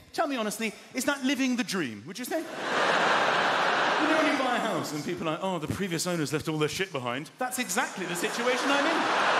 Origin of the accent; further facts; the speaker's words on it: London, United Kingdom; I mean, I'm a Londoner. I've lived here my whole life.